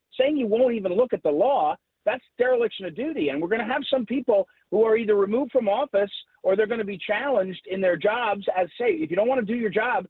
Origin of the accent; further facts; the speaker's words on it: Missouri, United States; My home state is Missouri. We had a trigger law.